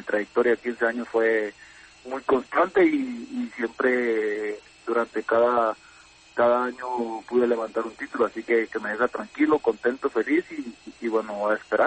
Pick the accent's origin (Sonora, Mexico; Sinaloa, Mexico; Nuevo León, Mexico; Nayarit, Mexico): Sinaloa, Mexico; me ha servido para visitar también a mi pueblo donde soy, Sinaloa